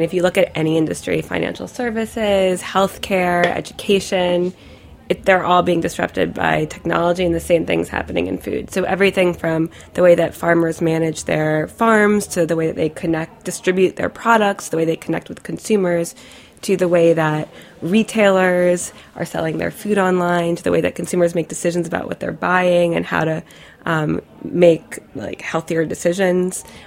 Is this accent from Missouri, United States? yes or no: no; Maryland, United States; I'm from Maryland, so we have like boardwalk fries.